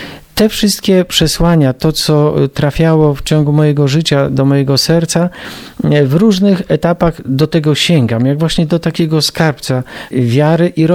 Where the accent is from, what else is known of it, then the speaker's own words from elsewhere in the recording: Gdańsk, Pomeranian Voivodeship, Poland; Wychowałem się w parafii Najświętszego Serca Jezusowego w Gdańsku, w Brzeszczu.